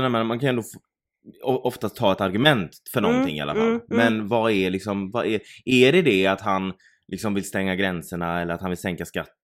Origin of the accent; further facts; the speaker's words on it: Sweden; Det var någon taxi och vi sa att vi var från Sweden.